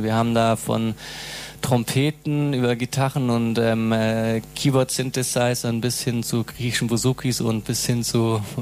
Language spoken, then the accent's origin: German; Freiburg, Baden-Württemberg, Germany; wir kommen beide aus Freiburg